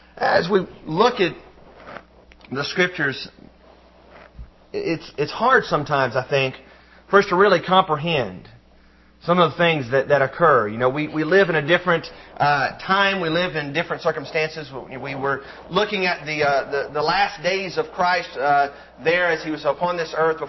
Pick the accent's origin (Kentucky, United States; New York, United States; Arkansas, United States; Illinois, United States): Illinois, United States; born there; just because I've never lived anywhere since I was born in Illinois